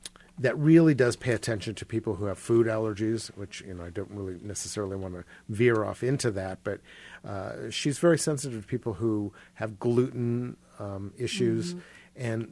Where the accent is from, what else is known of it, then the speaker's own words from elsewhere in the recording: Indianapolis, Indiana, United States; And I said, I'm from Indianapolis, Indiana. She goes, oh, the East Coast.